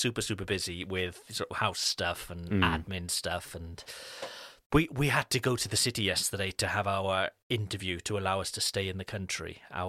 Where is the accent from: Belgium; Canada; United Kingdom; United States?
United Kingdom; now in France; Because as with British parents, our babies are British.